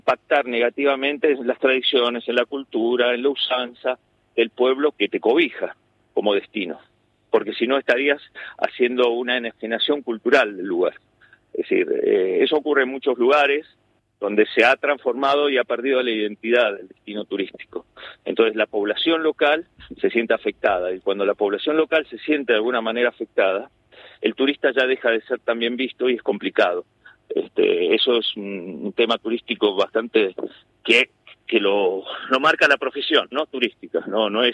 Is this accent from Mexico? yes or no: no; Bariloche, Río Negro, Argentina; also born or lived in northern Argentina; Criado en Bariloche y viví mucho tiempo incluso en el norte argentino y en el exterior. Y volviendo, ya decidiendo, tengo 62 años, ya volviendo al sur, después de vivir en el norte del país, encontré un Bariloche muy crecido